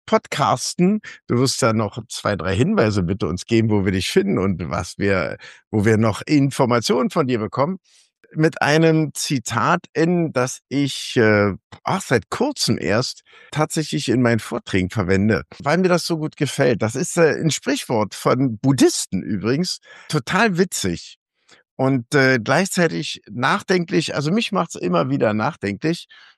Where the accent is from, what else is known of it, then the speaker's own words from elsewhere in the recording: Berlin, Germany; ich so als Berliner